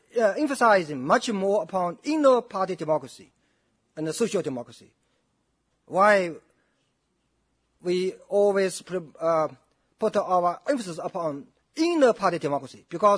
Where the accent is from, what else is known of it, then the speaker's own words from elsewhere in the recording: Zhejiang, China; English is a second language; I think just 2 weeks ago, my hometown, in Zhejiang province, there was a vice mayor of Hangzhou metropolitan city.